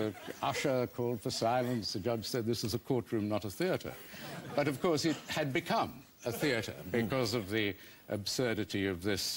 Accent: Eastwood, New South Wales, Australia; He was my idol as a boy growing up in Eastwood.

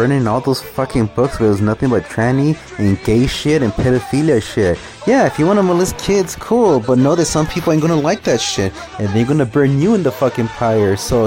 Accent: United States; born there; even though I was born here in America, but I am a Hispanic dude

